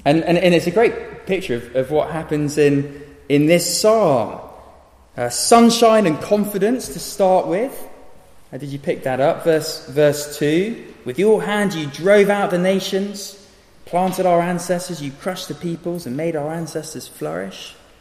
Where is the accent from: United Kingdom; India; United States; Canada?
United Kingdom; It's a funny thing being a Brit in the summer, isn't it?